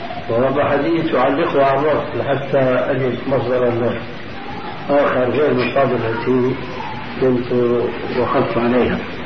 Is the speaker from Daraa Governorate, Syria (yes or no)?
no; Damascus Governorate, Syria; ومثل ما قيل عندنا في الشام